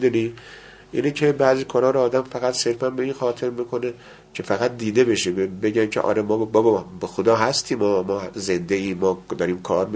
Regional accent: Iran; همه ما ایرانی هستیم.

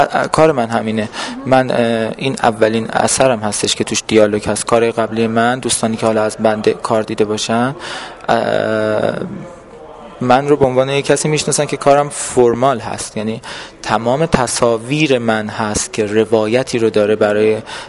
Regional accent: Iran; من یک ایرانی هستم در جهان سوم، در خاورمیانه دارم زندگی میکنم.

